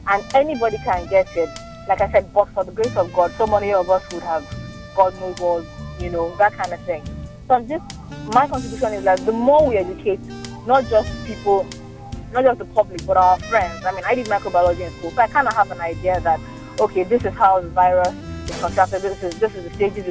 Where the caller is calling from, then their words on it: Ikeja, Lagos, Nigeria; and I'm calling from Ikeja.